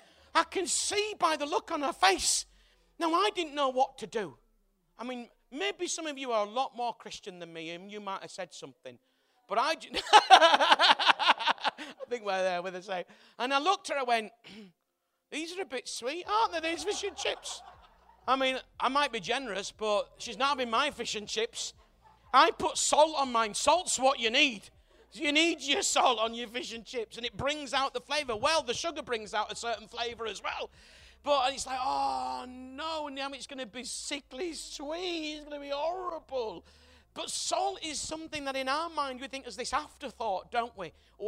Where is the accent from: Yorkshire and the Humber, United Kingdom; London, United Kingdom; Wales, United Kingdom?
Yorkshire and the Humber, United Kingdom; Bradford; So I'm from Bradford, as I mentioned, and a lot of houses in Bradford, certainly in the part that I grew up, were what were called back-to-back houses.